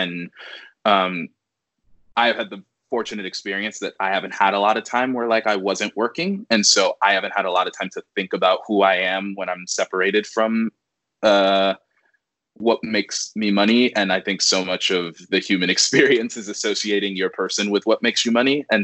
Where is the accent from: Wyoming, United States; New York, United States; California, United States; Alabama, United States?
New York, United States; New York City; I'm from New York City.